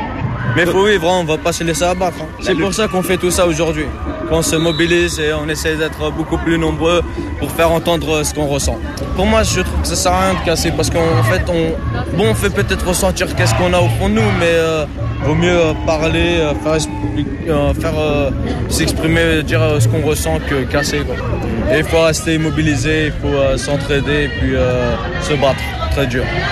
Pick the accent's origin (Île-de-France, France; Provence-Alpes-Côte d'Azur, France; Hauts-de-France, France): Île-de-France, France; Saint-Michel-sur-Orge; je suis de Saint-Michel-sur-Orge. C'est la crise là-bas